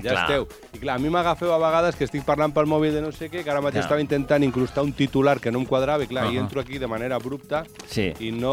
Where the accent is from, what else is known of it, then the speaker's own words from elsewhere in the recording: Sabadell, Catalonia, Spain; jo que vinc més de Sabadell, sé quan plourà